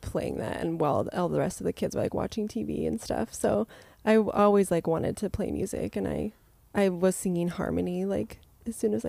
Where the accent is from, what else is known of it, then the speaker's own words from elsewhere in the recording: New Mexico, United States; I grew up in New Mexico in the East Mountains, east of Albuquerque and Tijeras.